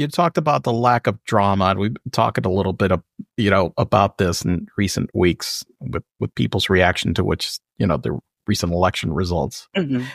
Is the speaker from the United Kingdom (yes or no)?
no; Puerto Rico; I'm from Puerto Rico.